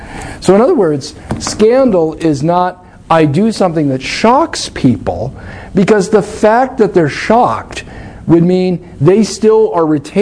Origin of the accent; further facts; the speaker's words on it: Alaska, United States; And I have to say, that was something growing up in Alaska we had hammered into us.